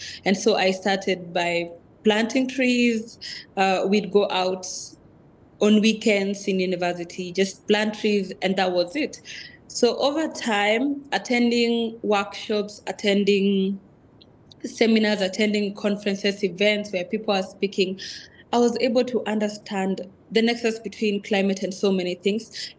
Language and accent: English; Kenya; from Maasai community here in Kenya.